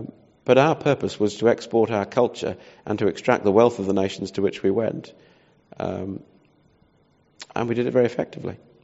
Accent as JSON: {"language": "English", "country": "Australia", "said": "as an Australian, my own country is formed entirely by immigrants coming"}